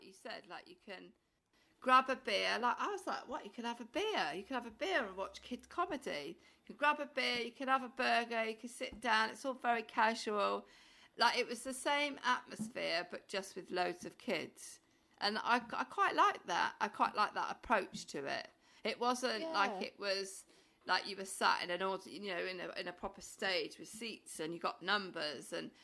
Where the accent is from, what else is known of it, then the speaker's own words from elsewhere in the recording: Wales, United Kingdom; I'm from South Wales in Pembrokeshire. We just used to do all the castles.